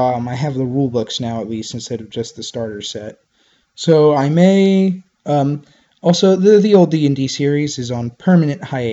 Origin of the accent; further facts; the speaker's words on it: United States; I live in America, so I'm American.